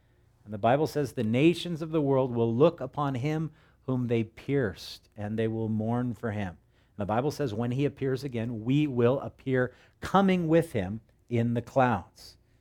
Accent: Hawaii, United States; When I grew up on the North Shore as a little kid, we lived near Sunset Beach.

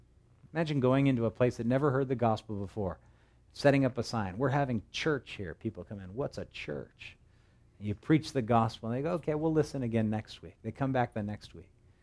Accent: United States; because you're kind of an anomaly as an American.

